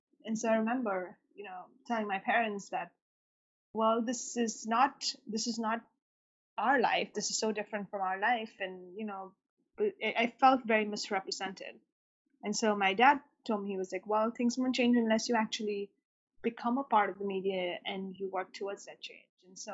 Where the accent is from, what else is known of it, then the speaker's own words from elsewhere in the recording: Mumbai, Maharashtra, India; So I actually grew up in Mumbai in India, and growing up, you know, we had a rule in our house that we had to read the newspaper every morning, my brother